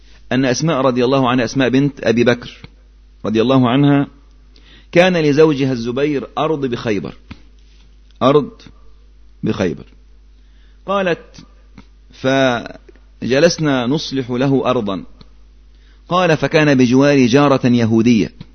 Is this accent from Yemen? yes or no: yes; Yemen; كان عندنا في اليمن